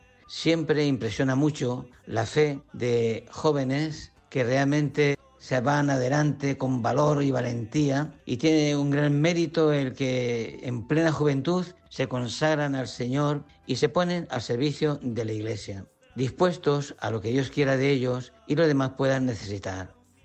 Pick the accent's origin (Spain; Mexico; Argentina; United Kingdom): Spain; Alcubillas, Castilla-La Mancha; Soy natural de Alcubillas.